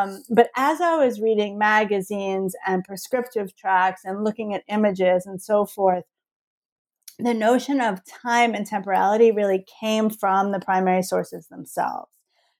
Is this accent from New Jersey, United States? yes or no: yes; New Jersey, United States; growing up in New Jersey in the 80s, it felt like it was the right thing to do from the political perspective as well.